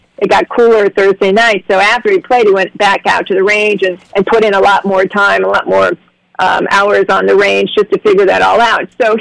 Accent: Ohio, United States; now in New York, United States; And, ironically, I did not grow up in New York. As you mentioned, I grew up in Ohio.

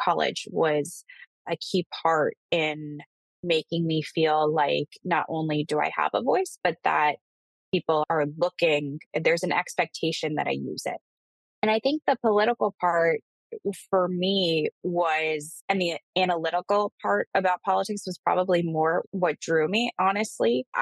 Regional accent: Chicago, Illinois, United States; So I grew up in Chicago, downtown in the city.

